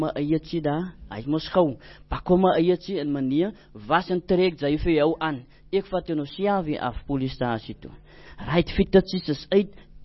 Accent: Cape Town, Western Cape, South Africa; born there; ek is gebore in die Kaap

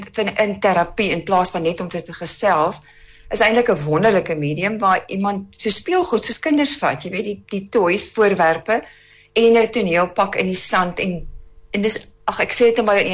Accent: Upington, Northern Cape, South Africa; ek is gebore en getoe in Appington. Ek is 'n Appingtoner.

